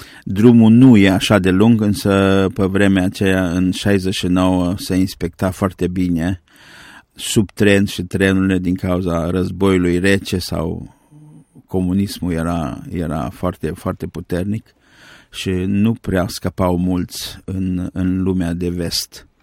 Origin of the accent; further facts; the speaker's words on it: Romania; moved away; În anii 1969, după ce am plecat din România, am fost în Italia. Aproape 8 luni am stat în lagăr în Italia. Vreo 6 luni am stat la Napoli